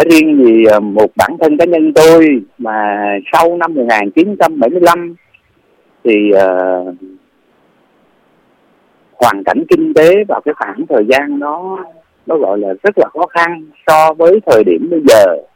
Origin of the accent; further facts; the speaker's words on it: South Vietnam, Vietnam; Vâng, tôi thì sinh ra và lớn lên ở miền Nam Việt Nam trong suốt 25 năm chiến tranh của nội chiến. Thì tôi sinh ra và lớn lên ở miền Nam.